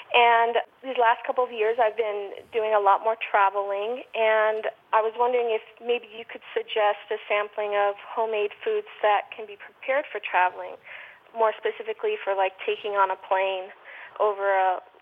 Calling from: Abu Dhabi, United Arab Emirates; I'm calling from Abu Dhabi in the United Arab Emirates.

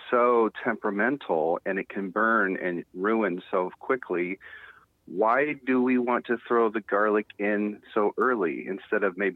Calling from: Ann Arbor, Michigan, United States; I'm calling, I live here in Ann Arbor, Michigan.

